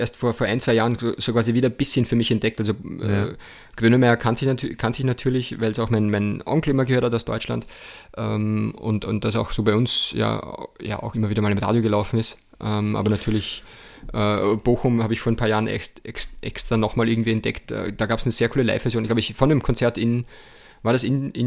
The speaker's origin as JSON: {"language": "German", "town": "Walbersdorf", "region": "Burgenland", "country": "Austria", "tie": "born or raised there", "said": "weil er eben aus Mattersburg ist, beziehungsweise Walbersdorf ist, also meiner Heimatgemeinde"}